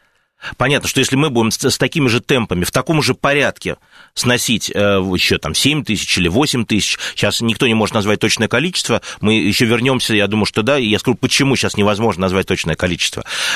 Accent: Moscow, Russia; мы, москвичи

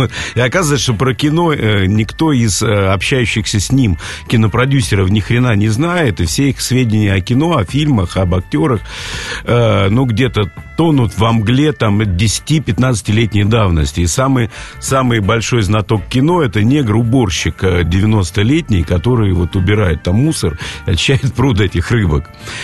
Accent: Donbas, Ukraine; я, например, там о Донбассе думаю всегда, поскольку я тамошний уроженец.

